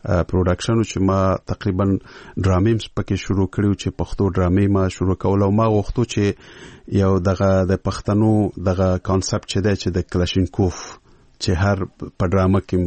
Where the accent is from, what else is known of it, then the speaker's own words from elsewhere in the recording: Peshawar, Khyber Pakhtunkhwa, Pakistan; زه ورکوټه په پېښور کې لوی شوی یم